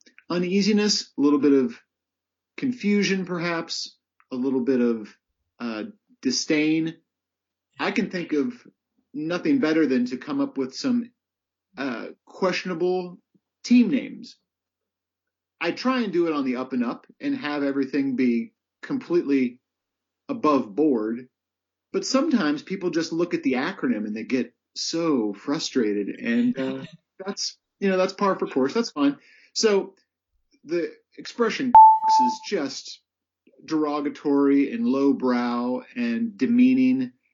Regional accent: Canada; as a Canadian

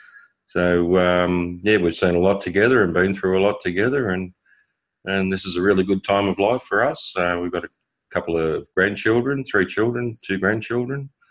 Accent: Sydney, New South Wales, Australia; I grew up in Sydney, in the western suburbs, probably one of the poorer socioeconomic areas.

